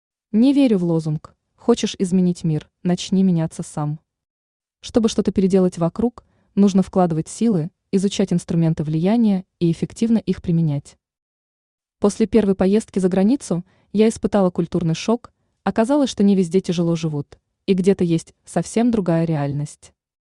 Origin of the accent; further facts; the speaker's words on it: Siberia, Russia; born there; Родилась я в Сибири в сложных климатических условиях. Мое детство пришлось на начало перестройки. Взросление прошло в лихие 90-е